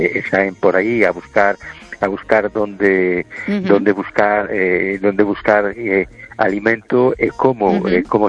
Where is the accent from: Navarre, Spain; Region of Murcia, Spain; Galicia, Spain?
Galicia, Spain; A Coruña; de Coruña.